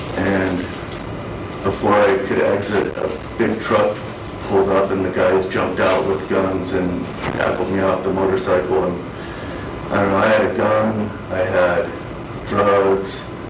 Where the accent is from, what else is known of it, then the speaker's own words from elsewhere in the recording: Phoenix, Arizona, United States; So I'm from Phoenix, and my parents were separated when I was around 2.